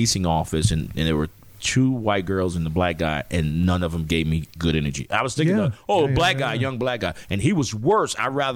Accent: New Jersey, United States; also born or lived in Atlanta / Los Angeles; I'm from New Jersey. Yeah. I lived in Atlanta for an extremely long time, about 13 years altogether. I lived in Los Angeles for about a year and a half.

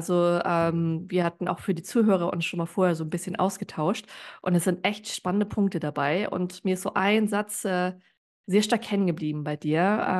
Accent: Hamburg, Germany; ich komme ja auch aus dem Norden, aus dem guten Hamburg.

